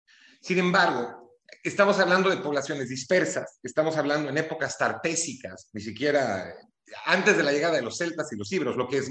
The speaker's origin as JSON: {"language": "Spanish", "country": "Mexico", "tie": "born or raised there", "accent": "Mexican", "moved": "yes", "lives_now": "Spain", "said": "yo nací en México, pero con todo el dolor de mi alma, admito que nunca me sentí en casa en México. No me sentí en casa, es un país al cual quiero mucho, en el cual crecí, el acento mío sigue siendo bastante mexicano cuando hablo."}